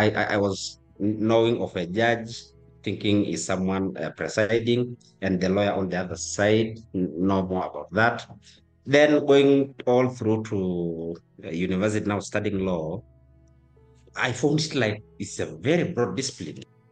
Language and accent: English; Ngorongoro, Arusha, Tanzania; English is a second language; And I'm actually from Ngorongoro, the same place we'll be discussing throughout.